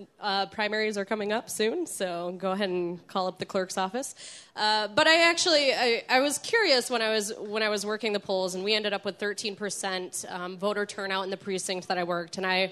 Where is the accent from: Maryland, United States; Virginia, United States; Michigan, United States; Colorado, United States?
Michigan, United States; Grand Rapids; I'm from Grand Rapids, and yesterday was my first day working as an election worker in a precinct here in Grand Rapids.